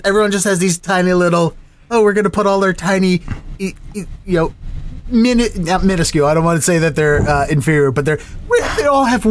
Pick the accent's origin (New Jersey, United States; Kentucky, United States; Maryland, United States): Maryland, United States; Baltimore; also born or lived in Washington, United States; now in Boston, United States; I grew up in Baltimore.